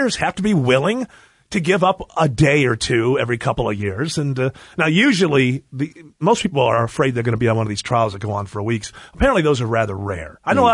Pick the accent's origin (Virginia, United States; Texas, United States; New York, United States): New York, United States; born there; I mean, I'm a Falcons fan, but I was born in Western New York, and I'm a Bills fan.